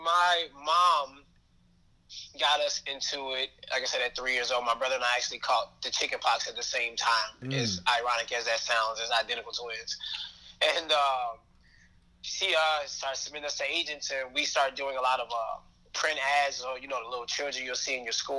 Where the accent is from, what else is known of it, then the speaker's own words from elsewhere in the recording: Bellwood, Illinois, United States; I grew up in Bellwood. You know, I was in the city a lot when my mom worked for Chicago Public Schools.